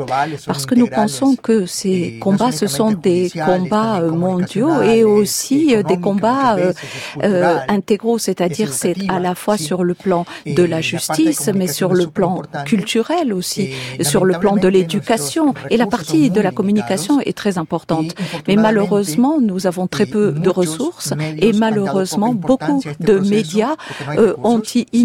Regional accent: Ecuador; French is a second language; Eh bien, c'est ça qu'ils veulent faire chez nous, en Équateur.

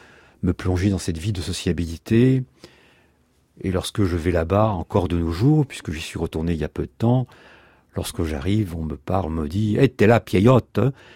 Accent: Nouvelle-Aquitaine, France; first language Béarnais; French is a second language; Béarnais, mais je ne suis pas loin. La vallée de Betsoker est juste à côté. Donc je garde les vaches à 4 ans dans la montagne, à 3 ans, je parle béarnais.

